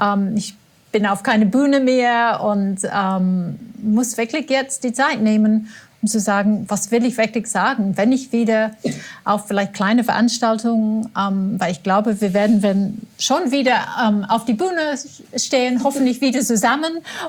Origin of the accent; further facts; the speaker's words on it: England, United Kingdom; German is a second language; Und als Engländerin dachte ich, oh nein, ich kann nicht ohne Tee leben.